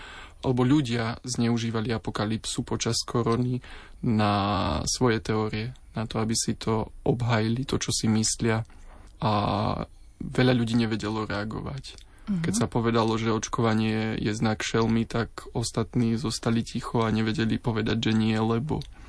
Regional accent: Martin, Žilina Region, Slovakia; Pochádzam z Martina, ktorý predtým patril do Banskobystrickej diecézy, ale potom vlastne po prerozdelení diecéz som pripadol do Žilinskej diecézy.

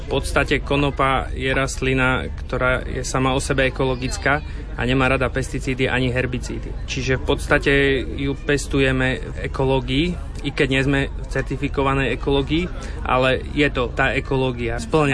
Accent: Hubová, Žilina Region, Slovakia; A ja konkrétne som z Úbovej

